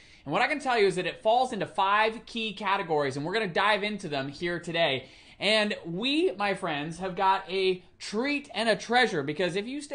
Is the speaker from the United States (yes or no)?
no; Gravesend, South East England, United Kingdom; born there; I was born in England, in Gravesend, Kent.